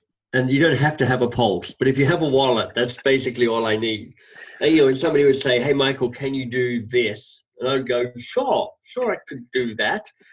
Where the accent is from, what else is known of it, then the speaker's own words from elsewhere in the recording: Australia; moved away as an adult; now in Toronto, Canada; I am Australian, left Australia 25 years ago, was a Rhodes Scholar at Oxford, where I met my Canadian wife, which is why after a brief sojourn in London and Boston, I now live in Toronto.